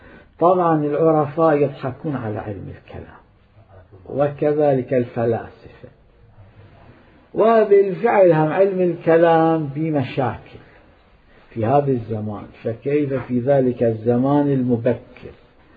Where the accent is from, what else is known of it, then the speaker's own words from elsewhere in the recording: Karbala, Karbala Governorate, Iraq; كان عندنا في كربلاء المقدسة